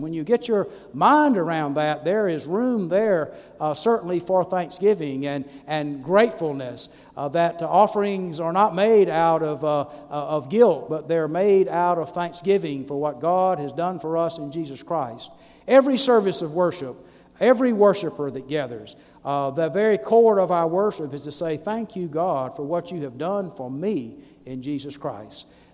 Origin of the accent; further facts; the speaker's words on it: Alabama, United States; I remember growing up around Fort Rucker.